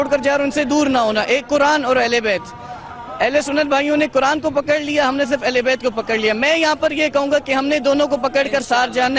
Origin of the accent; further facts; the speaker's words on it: Pakistan; میں پاکستان سے ہوں، پاکستان سے میرا تعلق ہے،